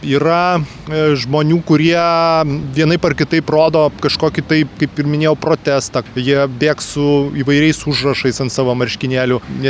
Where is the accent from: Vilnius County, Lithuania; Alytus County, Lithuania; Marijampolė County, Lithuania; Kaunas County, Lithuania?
Alytus County, Lithuania; o mesgi esam dzūkai, taigi parodykim, kokie mes esam miesto svečiams